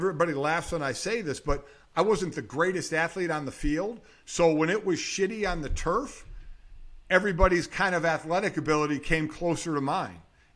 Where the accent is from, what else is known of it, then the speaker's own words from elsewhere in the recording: Cleveland, Ohio, United States; also born or lived in South Bend; I mean, listen, I'm from Cleveland and lived in cold places, especially South Bend